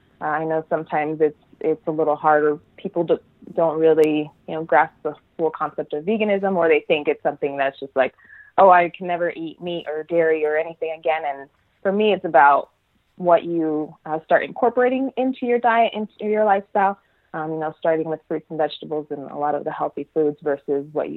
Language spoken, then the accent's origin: English; Los Angeles, California, United States; born there; And I basically grew up here. I was born in Los Angeles, but I moved here when I was four.